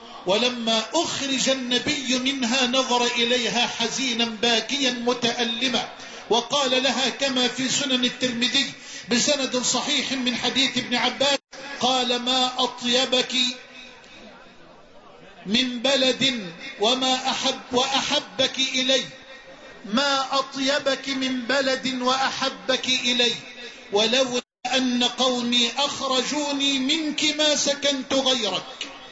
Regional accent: Egypt; فأنت مسلم وأنا مسلم، وأنت مصري وأنا مصري

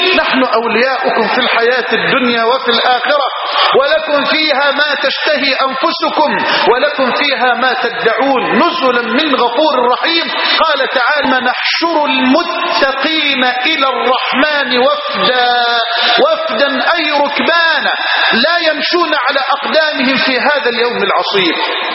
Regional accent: Egypt; بلدنا مصر

